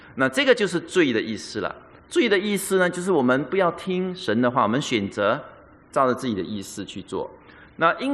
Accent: Singapore; 所以我们新加坡人就有明白这个穿白衣白裤的意思啦

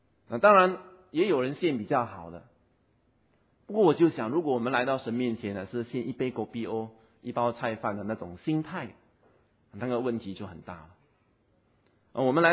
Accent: Singapore; 我们新加坡人也上了世界排行榜

